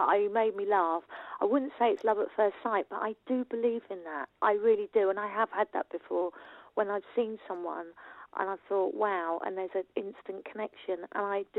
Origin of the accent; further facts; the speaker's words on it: Richmond, London, United Kingdom; which was just because I'm from Richmond, and it was so on my doorstep, so easy.